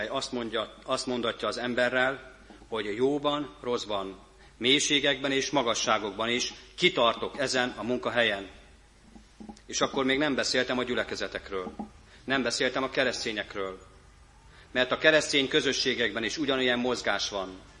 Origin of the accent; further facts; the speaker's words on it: Gödöllő, Pest, Hungary; also born or lived in Germany; szerettem 2014-ben is magyarnak lenni, amikor kint éltem Németországban. És soha nem mondtam azt, hogy nekem az, hogy gödöllői vagyok, az az első, és utána az, hogy én európai vagyok. Mert közben ott volt az, hogy magyar is vagyok.